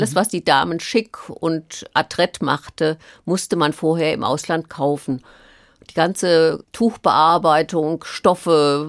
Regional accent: Greifenthal, Hesse, Germany; Das ist mein Heimatdorf Greifenthal

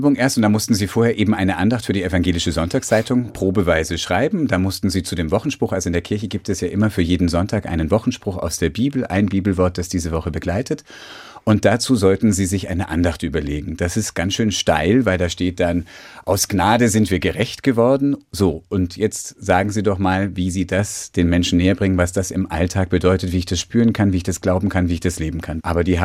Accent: Erlangen, Bavaria, Germany; born there; Ich bin geboren in Erlangen, in Mittelfranken. Da meint jetzt jeder, ich sei Franke, aber ich habe da nur 4 Monate gelebt.

